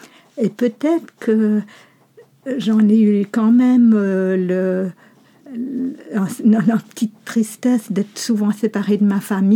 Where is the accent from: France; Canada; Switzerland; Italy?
Switzerland; Geneva; born there; je suis née à Genève dans une famille où il y avait déjà 4 enfants plus grands avec des distances d'âge importantes.